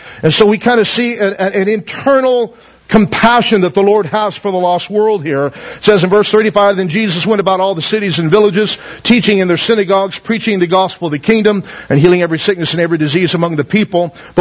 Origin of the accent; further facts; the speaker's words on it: Taft, United States; I was born and raised here in Taft, and then I've been everywhere else since.